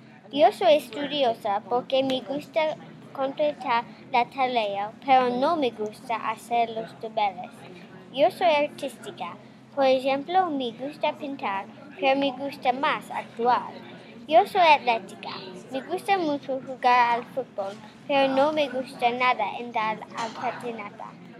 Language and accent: Spanish; Georgia, United States; Spanish is a second language; Soy de Georgia.